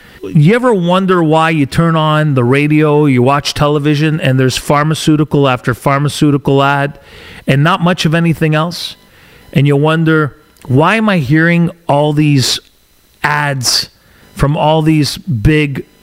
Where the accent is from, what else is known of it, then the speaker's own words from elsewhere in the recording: Canada; So as a Canadian, if I may, Mr. Prime Minister, as a Canadian, sit down and ask the questions that I want to know.